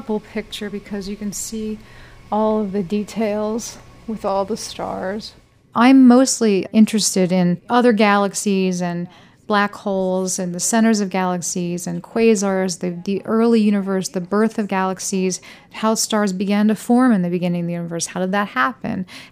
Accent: West Virginia, United States; I grew up in Monongalia County in West Virginia

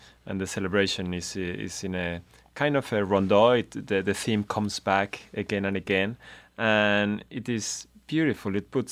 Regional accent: Italy; I'm from Italy, but why not incorporating the guitar and the fandango in a chamber music group?

